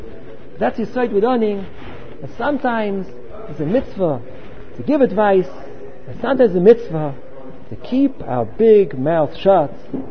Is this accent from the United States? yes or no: no; Manchester, North West England, United Kingdom; I come from Manchester. I was born in Manchester.